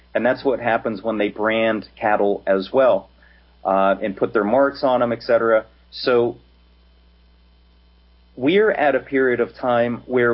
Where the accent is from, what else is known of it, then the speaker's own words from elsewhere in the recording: Pennsylvania, United States; I'm from Pennsylvania.